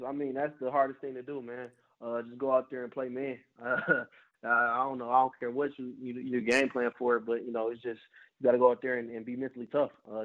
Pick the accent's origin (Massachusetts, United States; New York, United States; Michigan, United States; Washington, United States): Michigan, United States; Detroit; I've always been a fan since I was a young kid growing up in Detroit.